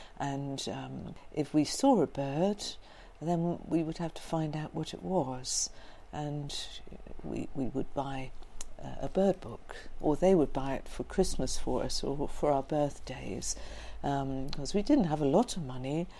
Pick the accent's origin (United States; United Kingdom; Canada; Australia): United Kingdom; South East England; And so you could say we grew up in Hampshire, close to the New Forest, or in the New Forest